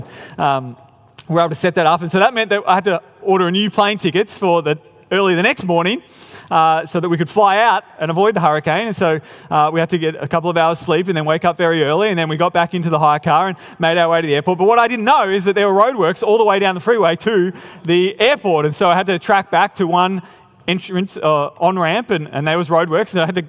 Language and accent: English; Australia; we've got a baby and we're from Australia and it's the first time I've driven on the right-hand side of the road